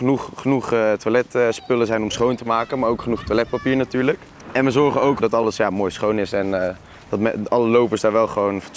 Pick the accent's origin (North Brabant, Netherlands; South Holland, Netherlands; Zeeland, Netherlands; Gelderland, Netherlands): North Brabant, Netherlands; Breda; Aangezien wij uit Breda komen. En we zijn dus meer van het carnaval eigenlijk in Breda.